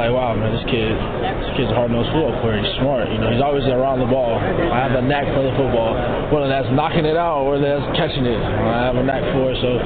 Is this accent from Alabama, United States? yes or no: no; Florida, United States; I'm from West Coast, Florida, so I'm a hop skip away from actually being from my hometown.